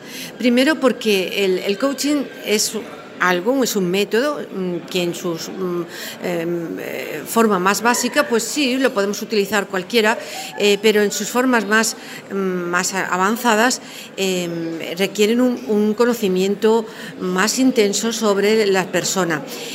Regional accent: Madrid, Community of Madrid, Spain; Soy española, soy de Madrid y soy una psicóloga doctorada en psicología organizacional

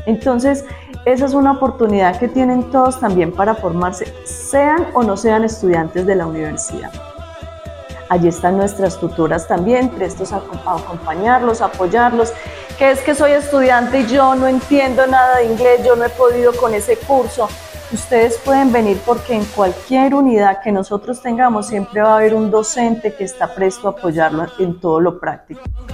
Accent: Antioquia, Colombia; Como buenos antioqueños que somos

